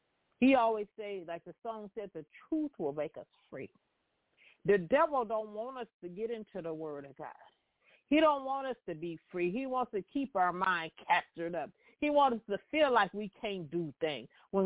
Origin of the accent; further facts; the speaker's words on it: California, United States; especially Southern Cal, we're from Southern Cal